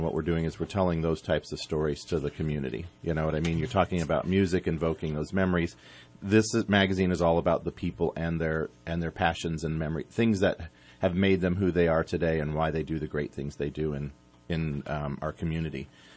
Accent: Santa Barbara, California, United States; So when I grew up in Santa Barbara, and I lived in married student housing.

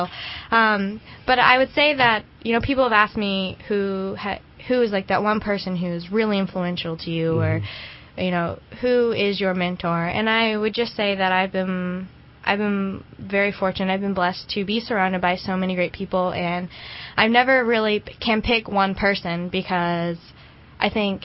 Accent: United States; I think that growing up in America, we're a very independent culture, and I think sometimes we lack that interdependency.

